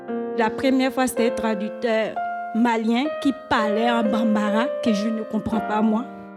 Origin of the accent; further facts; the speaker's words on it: Guinea; je suis de la Guinée